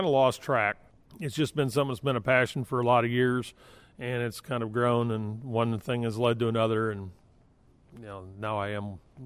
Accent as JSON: {"language": "English", "region": "Midwest", "country": "United States", "said": "We're all going to work on our tans because we're from the Midwest."}